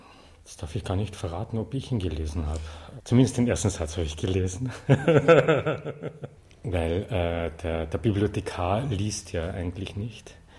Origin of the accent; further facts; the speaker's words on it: Austria; Weil als Österreicher und gelernte Österreicher müsste man das Buch eigentlich gelesen haben.